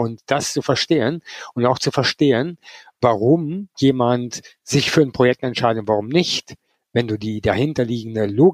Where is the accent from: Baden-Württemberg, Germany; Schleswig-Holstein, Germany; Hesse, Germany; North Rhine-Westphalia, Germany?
North Rhine-Westphalia, Germany; Cologne; ich komme zwar aus Köln